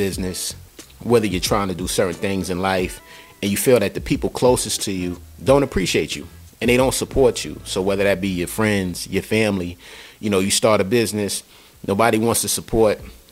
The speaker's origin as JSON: {"language": "English", "town": "Queens", "region": "New York", "country": "United States", "tie": "born or raised there", "said": "Born and raised in Queens, New York, so I love lyrics."}